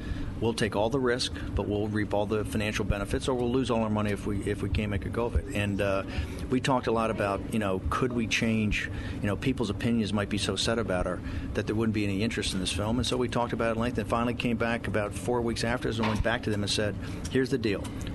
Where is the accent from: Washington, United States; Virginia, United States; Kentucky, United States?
Virginia, United States; Richmond; I'm from Richmond, Virginia, and I was a naval officer.